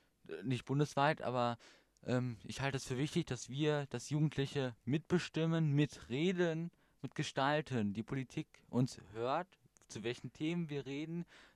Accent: Bottrop, North Rhine-Westphalia, Germany; Ich komme jetzt nicht aus Hauptbottrop, ich bin da eher abgelegen in Kicheln.

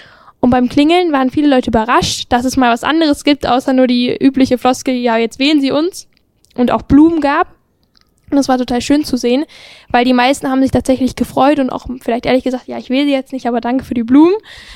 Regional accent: Herne, North Rhine-Westphalia, Germany; in meiner Stadt, wo ich herkomme, aus Herne, wir sind tiefrot, also wirklich sehr SPD-lastig.

